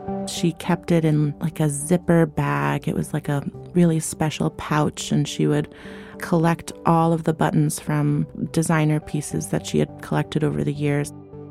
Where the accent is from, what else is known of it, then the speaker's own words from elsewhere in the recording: Atlanta, Georgia, United States; born there; I was born in Atlanta, but my dad is Lebanese and my mom is Jordanian. My parents are first generation, so it very much was, you know, Arabic from day one